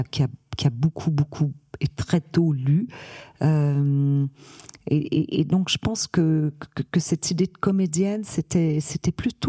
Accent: Montreal, Quebec, Canada; moved away as an adult; now in France; Je suis née et j'ai été élevée à Montréal et je suis arrivée en France, j'avais à peine 20 ans.

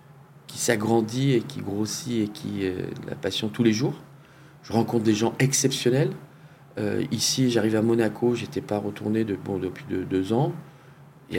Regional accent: Hauts-de-France, France; Moi, je suis du Nord. Je suis né dans le Nord.

